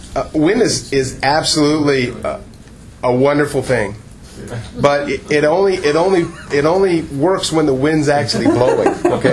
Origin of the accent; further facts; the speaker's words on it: California, United States; I remember, I come from Southern California, and the Palm Springs area was, if you've ever been to Palm Springs, you see all of those guys on the San Jacinto hills there.